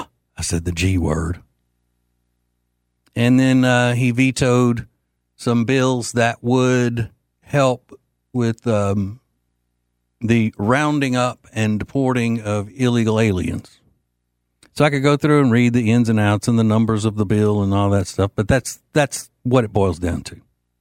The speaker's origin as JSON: {"language": "English", "region": "Louisiana", "country": "United States", "said": "I'm not from South Louisiana, and everything in South Louisiana is Catholic. I'm from central to north Louisiana, where it's all different kinds of faiths. I was raised Southern Baptist."}